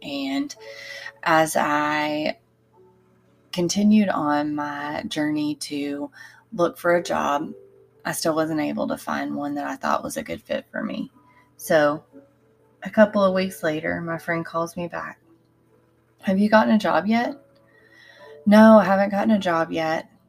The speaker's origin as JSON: {"language": "English", "town": "Hot Springs", "region": "Arkansas", "country": "United States", "tie": "born or raised there", "said": "He introduced me to an oncologist who lived in Hot Springs, my hometown, and a town that I wanted to desperately live in again to be closer to my family."}